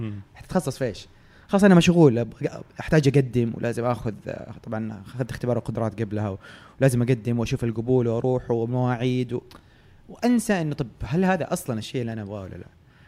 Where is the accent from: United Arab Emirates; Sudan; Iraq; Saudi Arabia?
Saudi Arabia; Jeddah, Makkah Province; now in Riyadh, Saudi Arabia; أنا من أهل جدة، يعني تولدت وتربيت في جدة، لكن الفرص في الرياض، فجات فترة نقلت الرياض، كانت جاتني فرصة جيدة وعشت فيها فترة، بعدين رجعت جدة برضو لفرصة وأسباب عائلية وخاصة، والحين راجع الرياض.